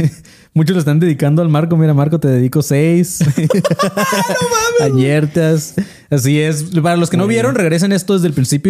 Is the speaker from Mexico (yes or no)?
yes; Mexico; en México nadie hace caso a la autoridad y en mi pueblo menos.